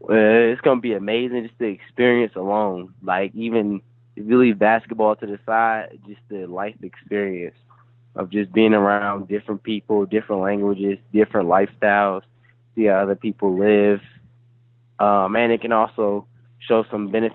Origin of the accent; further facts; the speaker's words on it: Maryland, United States; now in Kentucky, United States; Originally I'm from the Maryland DC area.